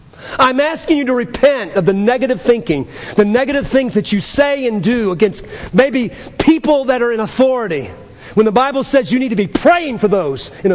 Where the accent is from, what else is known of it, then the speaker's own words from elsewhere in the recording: United States; I love America. I'm an American. Love our troops.